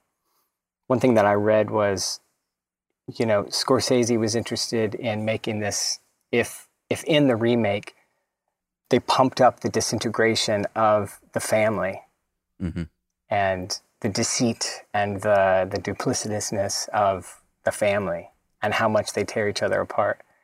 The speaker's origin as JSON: {"language": "English", "region": "the South", "country": "United States", "said": "I was so like aggrieved as a Southerner."}